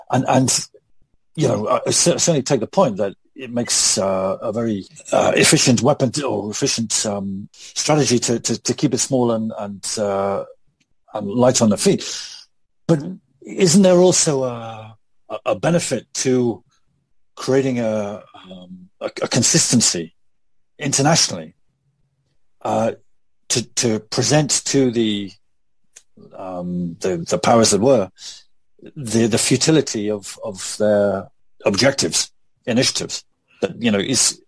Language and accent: English; Wales, United Kingdom; I have to keep explaining I'm Welsh.